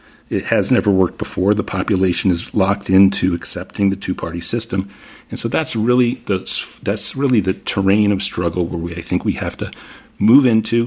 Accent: Italy; And I grew up partly in Italy.

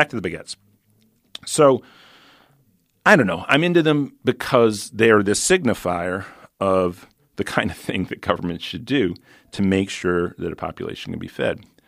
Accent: Italy; I grew up partly in Italy.

